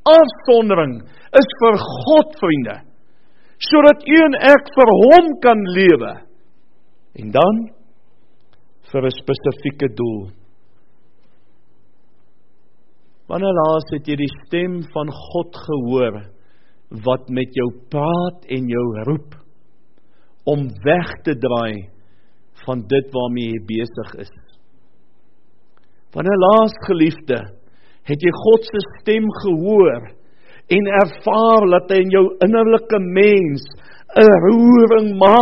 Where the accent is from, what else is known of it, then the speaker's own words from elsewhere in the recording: Western Cape, South Africa; accent: Cape; ek het 'n mooi Kaapse aksent.